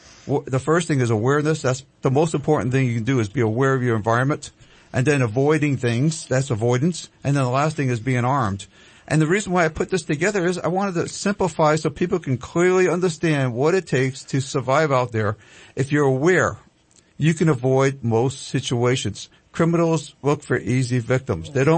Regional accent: New York City, New York, United States; Well, I grew up in some really bad inner city areas. I was born in New York City. I lived in Bedford-Stuyvesant, one of the worst places in New York City, a really, really impoverished part of the city.

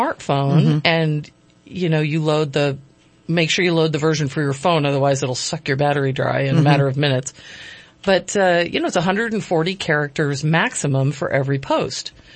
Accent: Connecticut, United States; born or raised there

